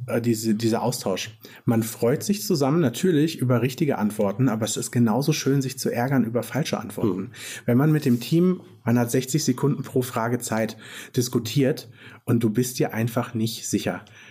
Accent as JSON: {"language": "German", "region": "North Rhine-Westphalia", "country": "Germany", "tie": "born there", "said": "ich komme aus dem Münsterland gebürtig."}